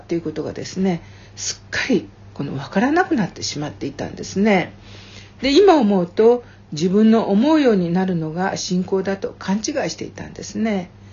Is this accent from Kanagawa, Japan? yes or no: no; Aichi, Japan; 私は愛知県出身で